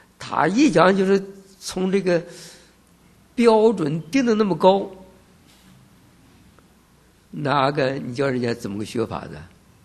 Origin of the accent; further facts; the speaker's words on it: China; 我们是中国人